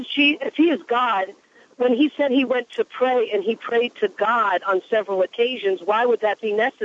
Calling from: North Brunswick, New Jersey, United States; Hi, I'm from North Brunswick.

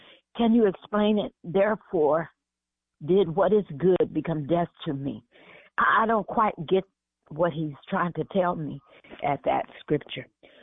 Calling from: Stockton, California, United States; I'm calling from Stockton, California.

